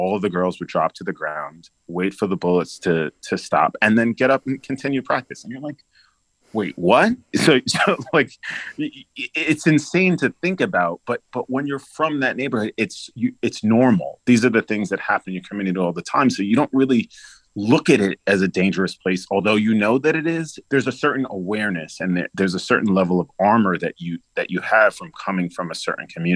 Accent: Bronx, New York, United States; born there; I know being born in the Bronx was so important for my father, literally where we were, like, my mom went into labor in Jersey and he like drove us to the Bronx

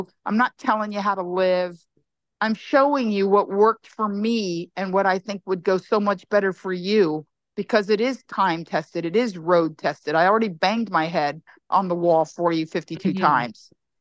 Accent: Miami, Florida, United States; I was born and raised in Miami. I jokingly say in my act, the capital of Cuba.

